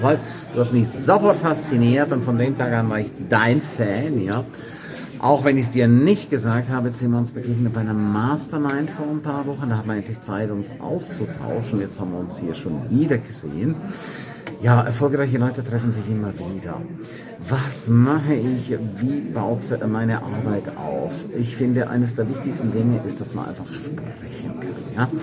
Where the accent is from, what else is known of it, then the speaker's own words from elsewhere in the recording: St. Moritz, Graubünden, Switzerland; Diese Trainings finden in meiner Heimatstadt, in St. Moritz.